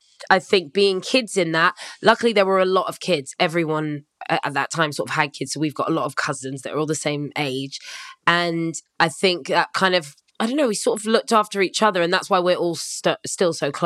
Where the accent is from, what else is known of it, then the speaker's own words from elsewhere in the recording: London, United Kingdom; that's why we're from Ladbroke Grove, because we're from every single part of it